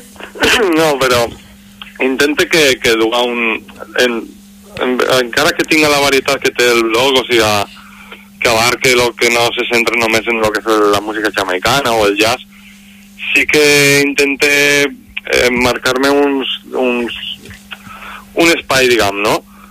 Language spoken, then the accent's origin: Catalan; Valencian Community, Spain; O sigui, Morvedre és la meva comarca, no?